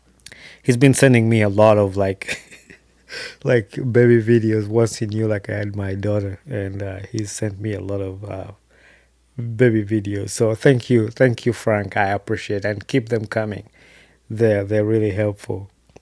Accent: Uganda; we grew up in Uganda thinking like only men are supposed to be engineers

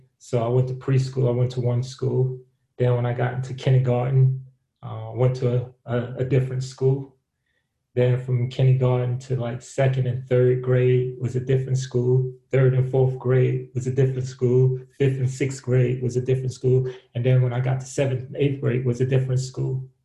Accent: New York, United States; I come from New York in the projects, and I grew up mainly in the projects.

